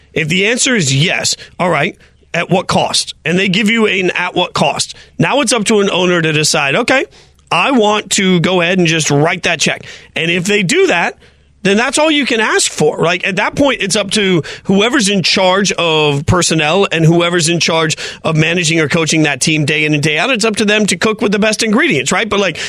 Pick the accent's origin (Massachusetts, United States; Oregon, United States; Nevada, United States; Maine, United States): Nevada, United States; Las Vegas; y'all know I'm from Vegas originally. I got buddies out in that city.